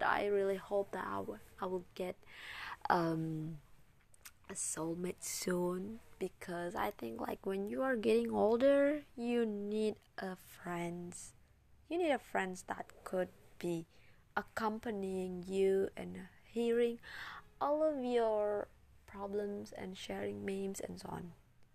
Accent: Indonesia; English is a second language; I think that Indonesian citizens, I come from Indonesia, and I think like Indonesian people couldn't recognize my podcast

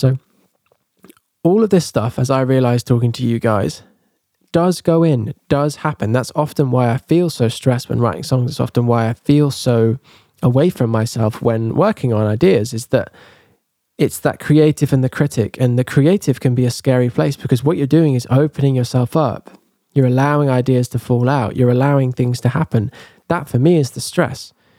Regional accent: England, United Kingdom; now in France; But coming back to today and going, I am English. I'm 29. I'm here in this room. I'm working with Acuna. I'm in France.

